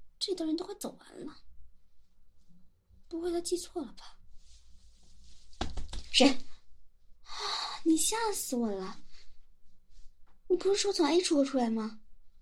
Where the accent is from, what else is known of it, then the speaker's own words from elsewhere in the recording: Guangxi, China; 作为一个广西人，我告诉你啊，螺蛳粉可是很香的。我还是去外省读书的时候，听外省的人说螺蛳粉臭，才知道在他们眼里螺蛳粉是臭的。在我们广西来说，从小到大闻的都觉得是香的。